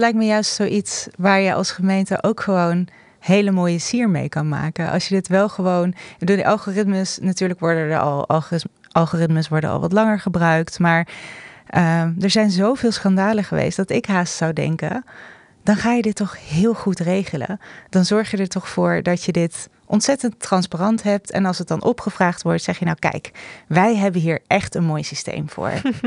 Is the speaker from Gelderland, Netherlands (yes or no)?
yes; Nijmegen, Gelderland, Netherlands; daar ben ik dan toch wel weer trots op, hè, als Nijmegenaar